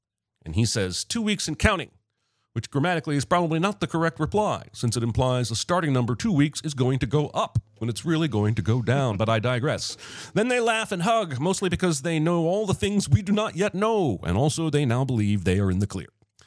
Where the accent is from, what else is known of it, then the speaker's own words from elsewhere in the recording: Angola, Indiana, United States; Things Will Be Different was shot in and around my hometown of Angola, Indiana.